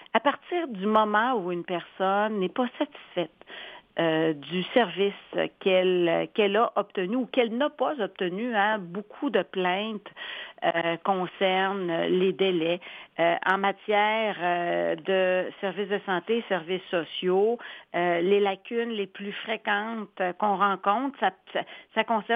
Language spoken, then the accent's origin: French; Quebec, Canada